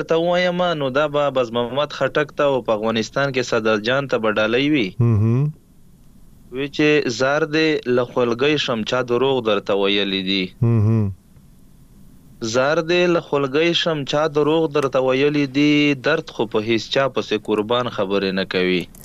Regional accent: Khyber Pakhtunkhwa, Pakistan; now in Bannu, Pakistan; مونږ اصل کې د وزیرستان یو خو وس په بنو کې پاتې کې وزیر یما

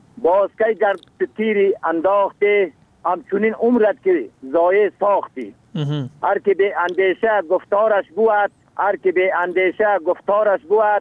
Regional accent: Kahmard, Bamyan, Afghanistan; صد از ولسوالی کهمرد قریه یاجر، فعلا در قریه کاغور زندگی میکنم، ولایت ما بامیان.

